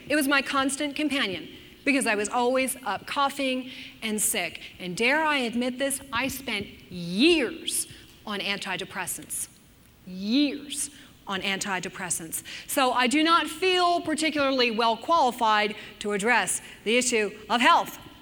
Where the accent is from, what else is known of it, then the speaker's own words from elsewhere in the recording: New Jersey, United States; I grew up in a very industrial region of the country. I grew up in New Jersey, and so you've got New York City, Philadelphia, and Baltimore all surrounding us.